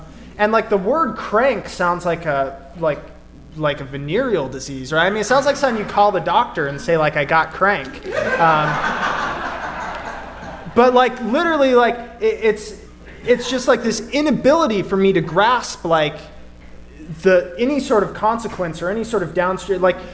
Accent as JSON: {"language": "English", "region": "Montana", "country": "United States", "tie": "born or raised there", "said": "I grew up in Montana."}